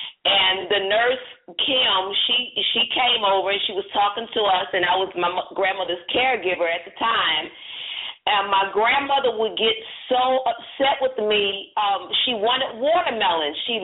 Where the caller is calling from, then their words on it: Orlando, Florida, United States; I'm calling in from Orlando, Florida. … I'm absolutely enjoying the program.